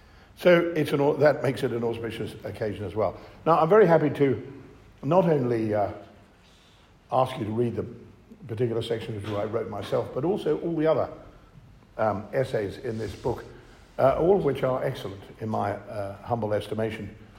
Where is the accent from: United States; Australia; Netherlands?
Australia; born there; I was born in Australia. I'll let out a little secret. I'm actually a fifth generation Australian.